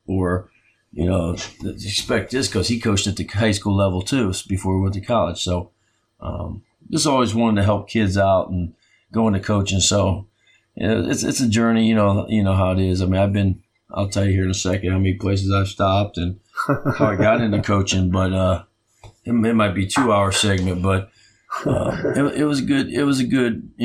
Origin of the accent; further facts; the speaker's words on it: Barberton, Ohio, United States; I remember being at the park where I grew up in Barberton